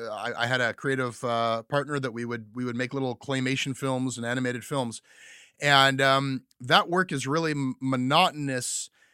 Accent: United States; And so many of the things you describe, just like my hometown in America.

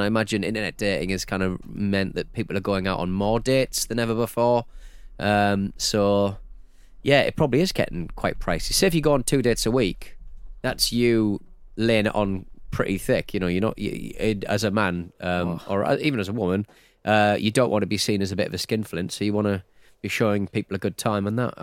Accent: United Kingdom; I'm very British, so I'll queue for certain things

